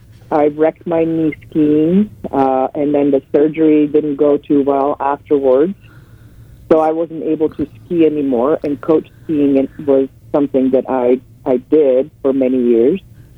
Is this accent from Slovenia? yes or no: yes; Slovenia; now in United States; But growing up in Yugoslavia was, and in Slovenia was magical, and I was very lucky.